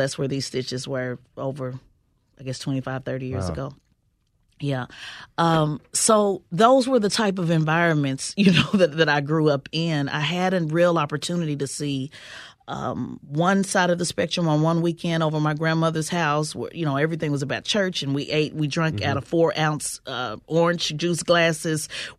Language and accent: English; Oklahoma City, Oklahoma, United States; But growing up in Oklahoma City, which is a part of the Bible Belt, a lot of the views that conservatives believe now are very similar to what I grew up